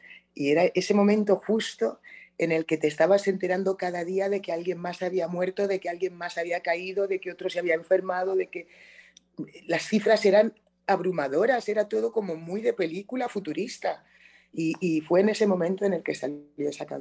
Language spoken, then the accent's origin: Spanish; Palma, Balearic Islands, Spain; Palma de Mallorca, pero claro, yo le decía a los mallorquines, me decían, ¿de dónde eres? Yo decía, de Mallorca. Me decían, no, tú eres africana.